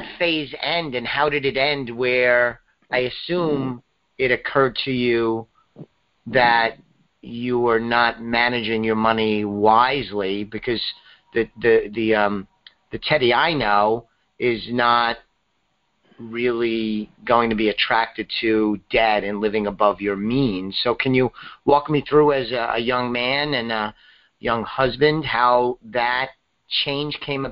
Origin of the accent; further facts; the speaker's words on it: New York City, New York, United States; I'm a Yankee. I grew up in New York City, and I live in Connecticut.